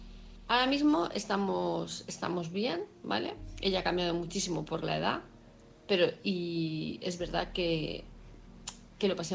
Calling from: Palma de Mallorca, Balearic Islands, Spain; de Palma de Mallorca, y me haces para

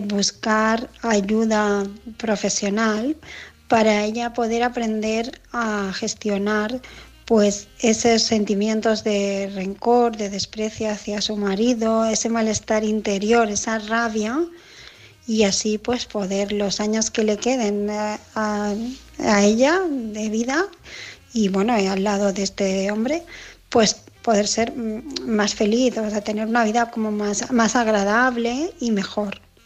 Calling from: Barcelona, Catalonia, Spain; de Barcelona

